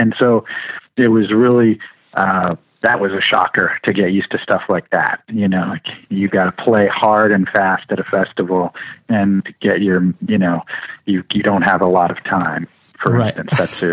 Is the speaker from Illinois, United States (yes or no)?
no; California, United States; also born or lived in San Francisco, United States; I'm 150,000,000% a Southern California boy